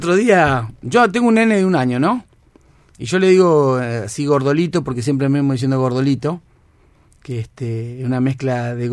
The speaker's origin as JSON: {"language": "Spanish", "region": "Santa Fe", "country": "Argentina", "tie": "born or raised there", "said": "yo que me crié en Santa Fe, que me encantaron los pájaros toda la vida"}